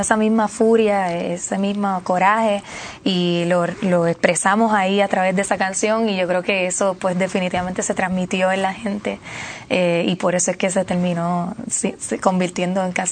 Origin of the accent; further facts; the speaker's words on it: Puerto Rico; Yo creo que al final todos somos puertorriqueños y puertorriqueñas que buscamos sentirnos bien en nuestro país.